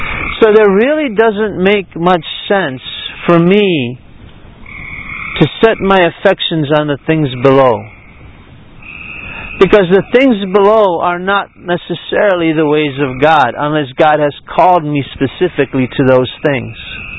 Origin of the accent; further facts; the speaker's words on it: Baltimore, Maryland, United States; I mean, I'm from Baltimore. What would I do in Nepal?